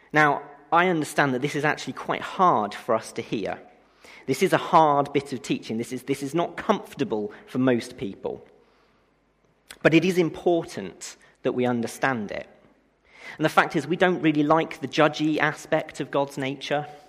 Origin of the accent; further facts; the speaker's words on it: England, United Kingdom; And it's not really helped by the fact that we're very British. I can't be holy. I'm far too English for that kind of thing.